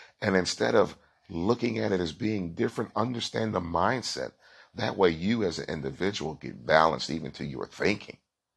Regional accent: United States; Again, I'm an American.

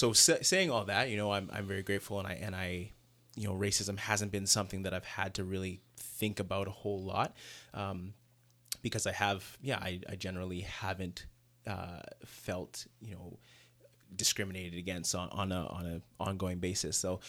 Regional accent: Canada; also born or lived in Nigeria; I was born in Nigeria. I only lived there for 1 year before my family moved to Canada.

